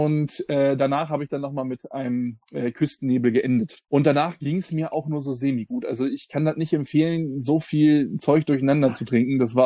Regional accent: Northern Germany, Germany; Ich komme aus Norddeutschland, bei uns ist Anis, also ein Anis-Schnaps.

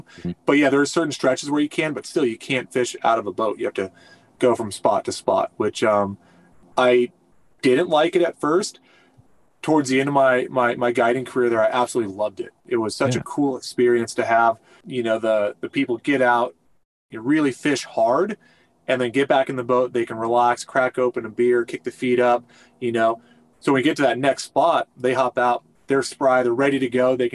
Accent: Redding, California, United States; And then for me, I grew up in Redding, California. So we had the lower Sacramento, big tailwater

